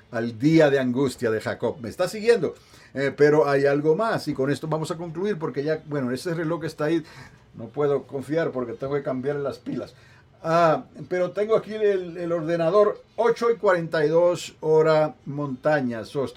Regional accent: Utuado, Puerto Rico; no en Utuado, Puerto Rico, de donde soy oriundo.

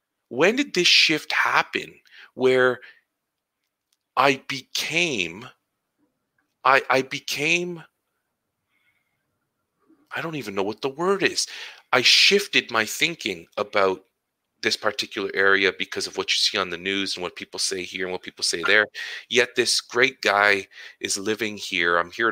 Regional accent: Ottawa, Ontario, Canada; So I grew up in Ottawa, and I was born and raised in a not such a great part of town. And then my parents bought a house in a better area, better neighborhood. We moved there.

